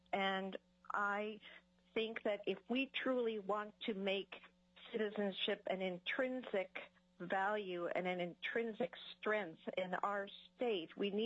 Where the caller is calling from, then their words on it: White Mountain, Alaska, United States; I'm calling in from White Mountain in the Bering Strait School District